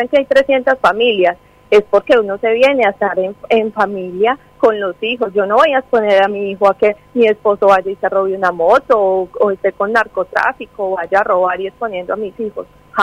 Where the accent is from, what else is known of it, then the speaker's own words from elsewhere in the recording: Colombia; now in Argentina; simplemente porque somos colombianos.